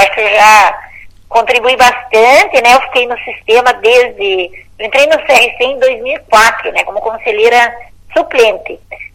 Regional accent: Mandirituba, Paraná, Brazil; born there; Eu nasci em Mandirituba, né?

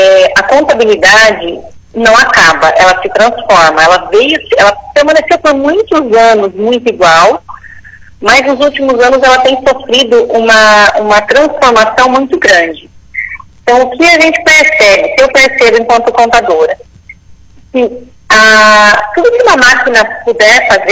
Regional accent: Piabiru, Paraná, Brazil; eu sou nascida em Piabiru, nasci, cresci, que é uma cidade vizinha aqui de Campo Mourão.

